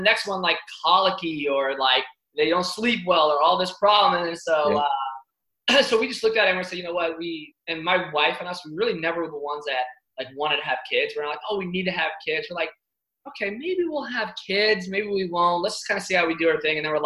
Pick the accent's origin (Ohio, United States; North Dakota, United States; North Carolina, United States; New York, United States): New York, United States; New York City; born there; also born or lived in Ocala, Florida; I grew up actually. I was born in the Bronx.